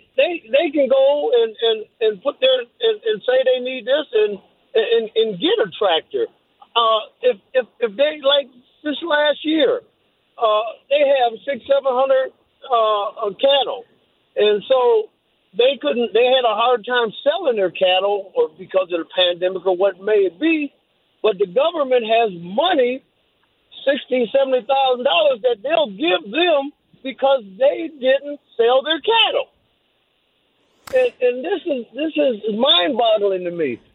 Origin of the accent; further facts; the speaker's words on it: Minnesota, United States; I'm from Minnesota. We have a family farm in North Branch, Harris, Minnesota.